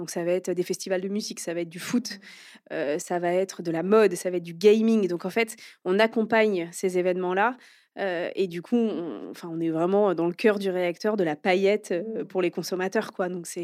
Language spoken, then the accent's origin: French; Normandy, France; j'ai 35 ans. J'ai grandi majoritairement en Normandie.